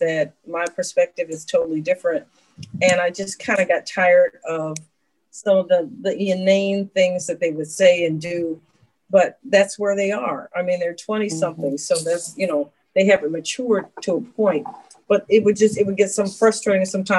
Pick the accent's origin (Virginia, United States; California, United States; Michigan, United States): Michigan, United States; Detroit; I'm like, I'm from Detroit. I'm a scared tick.